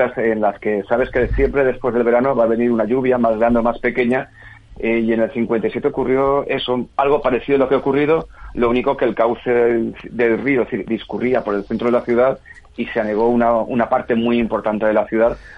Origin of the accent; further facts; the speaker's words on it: Valencia, Valencian Community, Spain; Sí, estoy en Valencia, soy de Valencia. El despacho lo tengo en la zona del marítimo de Valencia. No vivo exactamente en la ciudad desde hace unos años. Afortunadamente para mí vivo en la zona norte